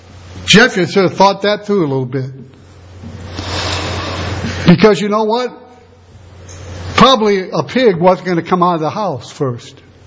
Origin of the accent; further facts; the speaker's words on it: Indiana, United States; There was a man when I grew up in Indiana, and he was a really dear man.